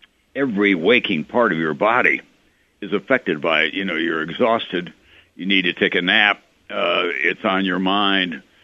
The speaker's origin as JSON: {"language": "English", "region": "Midwest", "country": "United States", "tie": "born or raised there", "said": "I grew up in the Midwest"}